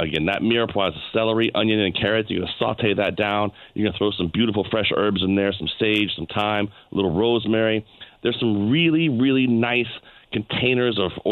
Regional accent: Virginia, United States; I was raised in Virginia, so for me, it's dressing. Stuffing is not something that we would make down south.

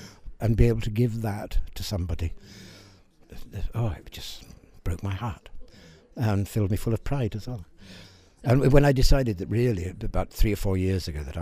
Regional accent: Yorkshire and the Humber, United Kingdom; born there; I was born in Yorkshire, so the accent was all right.

